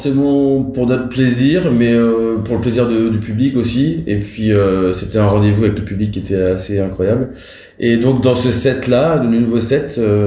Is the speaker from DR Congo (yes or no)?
no; Nantes, Pays de la Loire, France; C'est vraiment Nantes parce qu'on est nantais